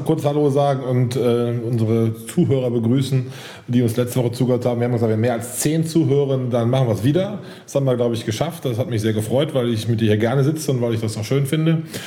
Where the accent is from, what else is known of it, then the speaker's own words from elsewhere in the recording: Cologne, North Rhine-Westphalia, Germany; Als Kölner